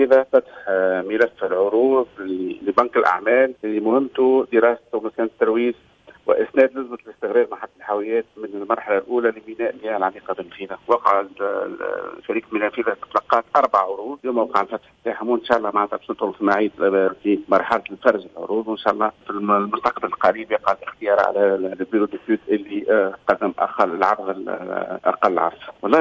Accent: Tunisia

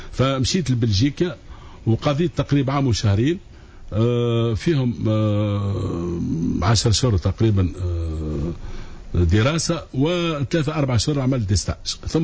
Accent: Tunis, Tunis Governorate, Tunisia; moved away as an adult; also born or lived in Paris / Belgium; مواطن تونسي مولود في تونس، اقرا في الابتدائي في الصدقية والثانوي في قرطاج، ثم مشيت لباريس

